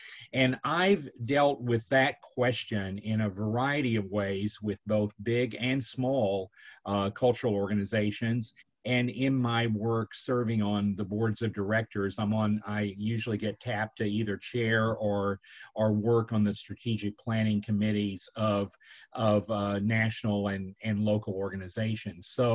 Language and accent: English; Oklahoma, United States; I was assigned to my home state working with the Oklahoma Arts and Humanities Council at the time.